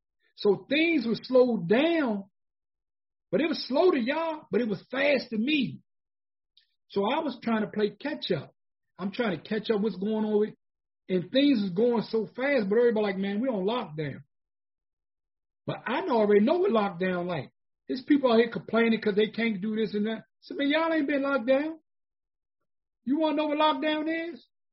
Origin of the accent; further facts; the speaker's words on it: Washington, District of Columbia, United States; I was born and raised on Bennett Road in Southeast D.C. So when people asked me where I was from, you know, I would tell them